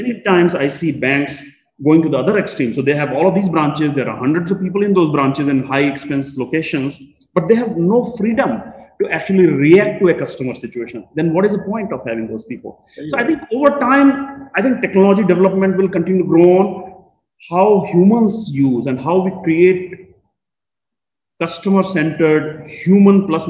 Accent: North India, India; I'm from North India, she's from South

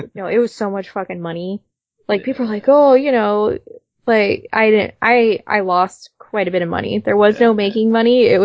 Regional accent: West Coast, United States; but I'm from the West Coast, and we don't do humidity at all.

